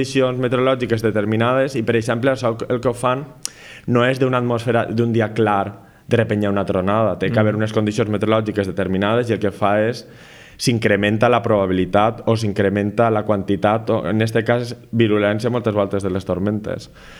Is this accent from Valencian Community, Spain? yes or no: yes; Valencia, Valencian Community, Spain; jo que sóc de València